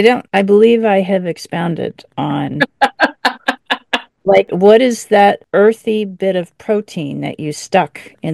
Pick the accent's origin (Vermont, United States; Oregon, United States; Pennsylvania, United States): Pennsylvania, United States; Chestnut Hill; which is the town over from Chestnut Hill, Pennsylvania, where Bootie and I grew up.